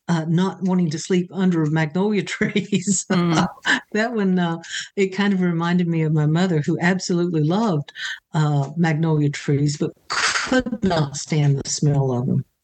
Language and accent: English; North Carolina, United States; When I grew up in Catawba County, which is foothills of the mountains on our side, so we had great, huge, giant white pine trees